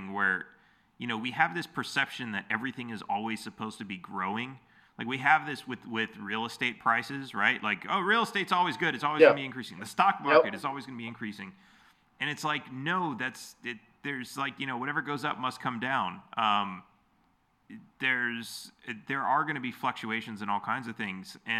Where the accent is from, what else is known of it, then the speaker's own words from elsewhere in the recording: Los Angeles, California, United States; moved away; I mean, I grew up in Los Angeles and I left because, I mean, that was one of the reasons.